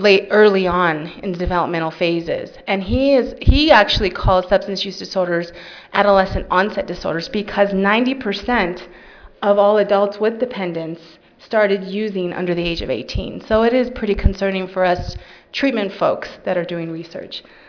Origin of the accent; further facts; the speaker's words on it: California, United States; I'm from California, so the presentation I'm going to focus on now